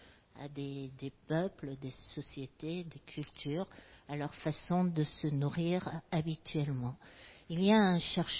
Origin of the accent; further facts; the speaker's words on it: Grand Est, France; En Alsace, je suis alsacienne